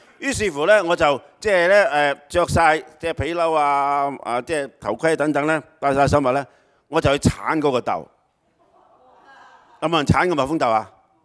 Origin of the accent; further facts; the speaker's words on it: China; 就是我們中國人這樣，是吧？